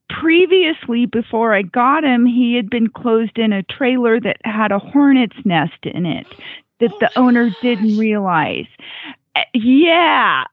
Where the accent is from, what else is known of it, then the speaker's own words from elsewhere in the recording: Gardnerville, Nevada, United States; from Gardnerville, Nevada.